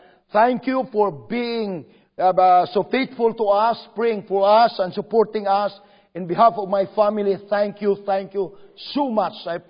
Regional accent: Philippines; I'm from the Philippines. I cannot stand with the snow.

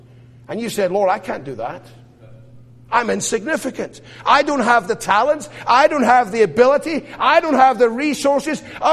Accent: Scotland, United Kingdom; You know, I grew up in Scotland. You can probably tell that.

